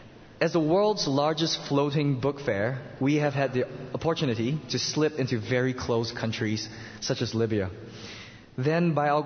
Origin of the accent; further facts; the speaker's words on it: Singapore; I am from Singapore.